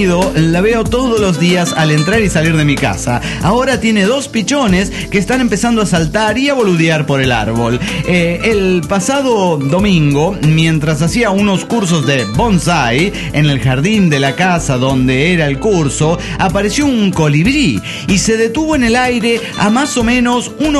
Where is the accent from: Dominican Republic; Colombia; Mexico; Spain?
Mexico; Nezahualcóyotl, State of Mexico; yo soy de Nezahualcóyotl, yo del Estado de México, chilango nacimiento y no de Monterrey.